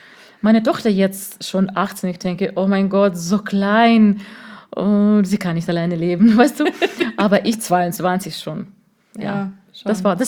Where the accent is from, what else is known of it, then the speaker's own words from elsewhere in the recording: Chernyakhovsk, Kaliningrad Oblast, Russia; German is a second language; also born or lived in Poland; In Polen, ja. Und dann sind wir nach Russland umgezogen.